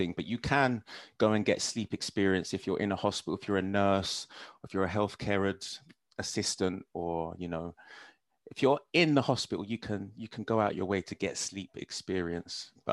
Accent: Luton, East of England, United Kingdom; moved away as an adult; now in London, United Kingdom; I came from Luton when, you know, I pretty much reached the end of what I can do. You know, it's one path or the other path. So I moved to London to just try anything new.

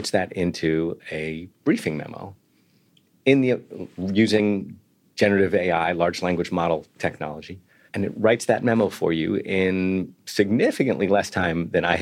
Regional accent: United States; I'm American. I grew up in the US.

